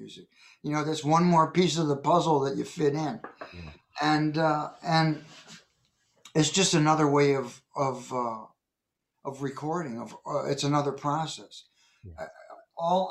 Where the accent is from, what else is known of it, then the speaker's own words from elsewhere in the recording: New York, United States; And I was in L.A., you know, doing some work out there. I was from New York.